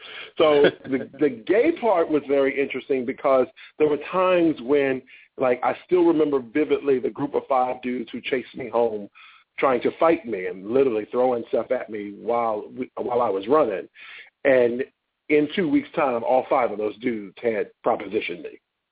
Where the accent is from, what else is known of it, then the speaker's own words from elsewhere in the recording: Washington, District of Columbia, United States; And I grew up in Caron Baptist Church in Southwest Washington, D.C., where Reverend Leroy S. Waldo was my pastor, praise God.